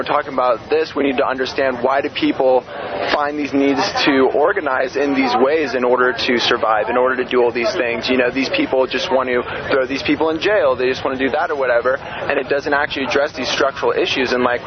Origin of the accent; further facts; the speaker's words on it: California, United States; I'm actually from the East Bay, so I go to UCSC, though, so I'm a student here.